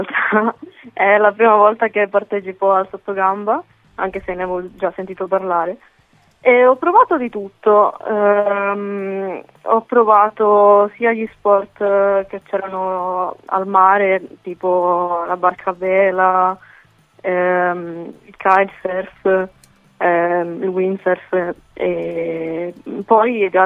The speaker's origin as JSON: {"language": "Italian", "region": "Calabria", "country": "Italy", "lives_now": "Lucca, Italy", "said": "io vivo da settembre a Lucca, praticamente meno, cioè un anno, da settembre dell'anno scorso, se no sono calabrese."}